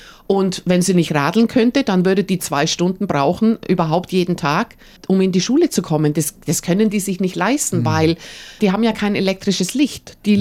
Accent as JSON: {"language": "German", "town": "Kempten", "region": "Bavaria", "country": "Germany", "tie": "born or raised there", "moved": "yes", "lives_now": "Australia", "said": "aufgewachsen, absolut aufgewachsen auf dem Fahrrad. Kempten ist eine super schöne Stadt, aber ich wusste damals schon, wo ich jung war, wo ich 12 Jahre alt war, dass ich in Deutschland nicht alt werde."}